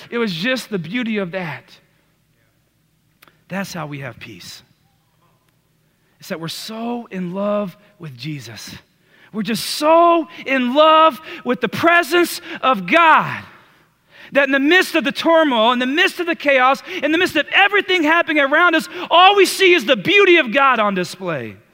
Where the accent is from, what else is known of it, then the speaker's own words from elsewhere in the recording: Texas, United States; me and my wife, we're from Texas, right?